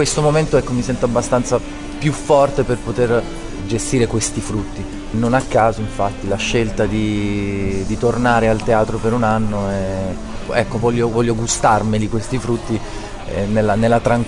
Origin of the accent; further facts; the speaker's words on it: Taranto, Apulia, Italy; Vengo da Taranto, insomma, ormai è chiaro, è chiara la mia aderenza appunto a una provincia industriale, alla realtà siderurgica.